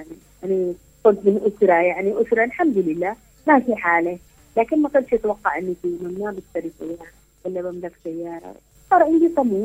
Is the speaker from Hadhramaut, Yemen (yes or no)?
no; Aden, Yemen; نحن في عندنا في عدن طبخة اسمها الدربيان، هي أفضل أنواع الطبخات.